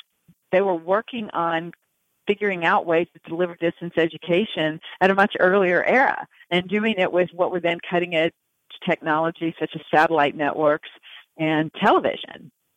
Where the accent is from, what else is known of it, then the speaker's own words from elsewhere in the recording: North Carolina, United States; now in Kentucky, United States; As you know, I came to Kentucky from North Carolina, and my work up to this point had centered on Western North Carolina, which is also Appalachian, but different from Kentucky.